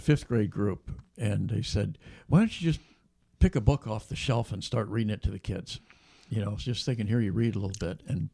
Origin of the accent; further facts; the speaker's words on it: California, United States; I mean, I grew up in the Central Valley, and just the image of Our Lady of Guadalupe, it's everywhere.